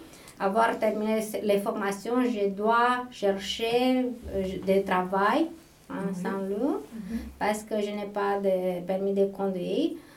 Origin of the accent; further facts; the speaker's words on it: Romania; French is a second language; moved away as an adult; now in France; je suis roumaine.